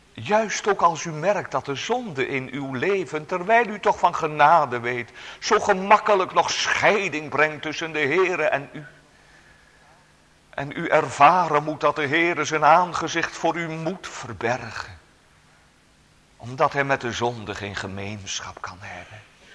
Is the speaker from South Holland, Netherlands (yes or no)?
no; Elburg, Gelderland, Netherlands; Ik denk dan voor mezelf altijd maar aan het beeld dat ik mij vanuit mijn kinderjaren herinner dat we in Elburg een nieuwe burgemeester kregen.